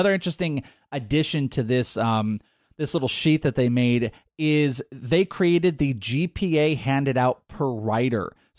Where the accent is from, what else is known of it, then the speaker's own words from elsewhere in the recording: Wales, United Kingdom; I am Welsh.